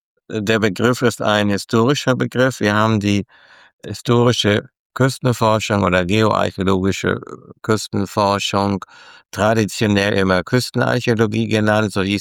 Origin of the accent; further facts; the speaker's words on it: Flensburg, Schleswig-Holstein, Germany; Ich bin aber ein Kind der Ostseeküste. Ich komme ja aus Flensburg und liebe natürlich meine Heimatstadt sehr.